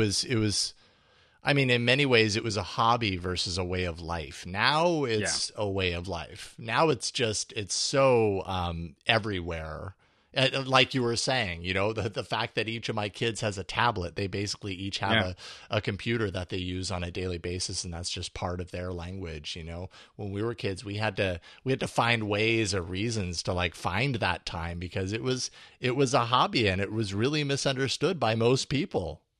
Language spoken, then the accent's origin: English; Boise, Idaho, United States; I grew up in Boise, Idaho.